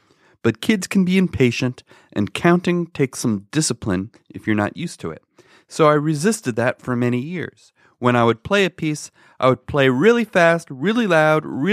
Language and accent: English; South Orange, New Jersey, United States; Today, I'd like to talk about my first piano teacher from my hometown of South Orange, New Jersey.